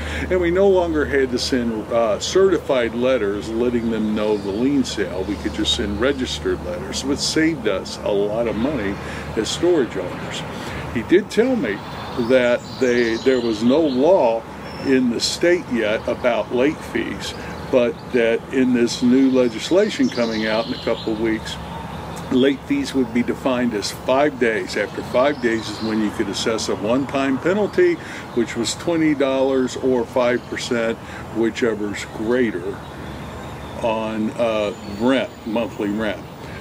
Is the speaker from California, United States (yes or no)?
no; Kentucky, United States; I remember one time in Kentucky, my home state, when I purchased a facility